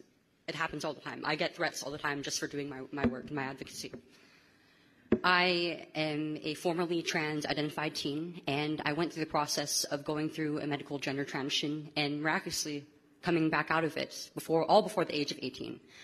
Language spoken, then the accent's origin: English; California, United States; Hi, Charlie. … I am a detransitioner from the San Joaquin Valley of California.